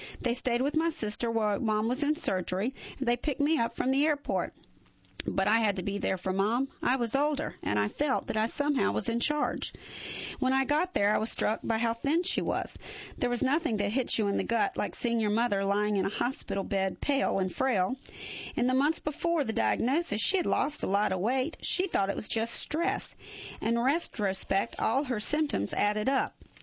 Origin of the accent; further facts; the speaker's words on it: Dover, Ohio, United States; When I'm in my hometown of Dover, Ohio, I can't leave the house without running into at least one person